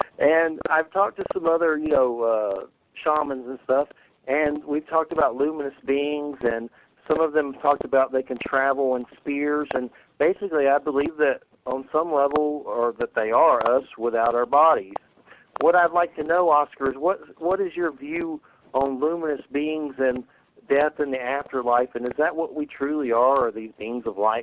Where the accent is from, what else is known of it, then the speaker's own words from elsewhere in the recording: the South, United States; And I was raised in the South